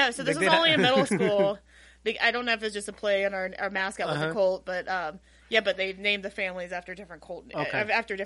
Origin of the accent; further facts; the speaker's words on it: Kentucky, United States; moved away; Yeah, so I'm originally from Kentucky. I'm a transplant to Jersey. Right now, about 6 years or so.